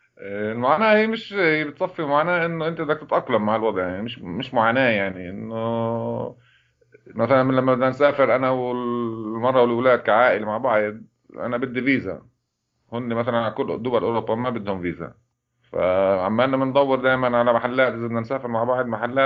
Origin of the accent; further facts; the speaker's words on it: Jerusalem, Palestine; born there; now in Haifa; أنا مولود بالقدس، من مواليد القدس.